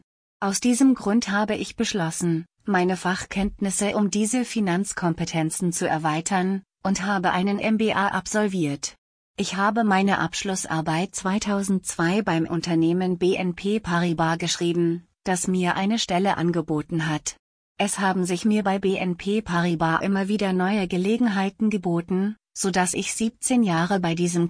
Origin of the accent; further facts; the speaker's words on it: Île-de-France, France; moved away; Ich bin in Frankreich in der Nähe von Paris aufgewachsen.